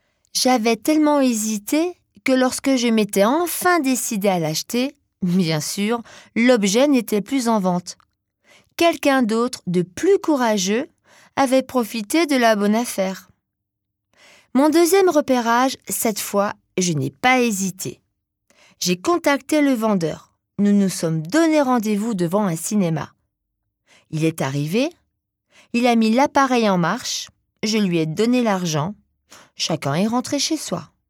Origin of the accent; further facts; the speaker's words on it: France; Chez nous en France, le plus célèbre, c'est le Bon Coin.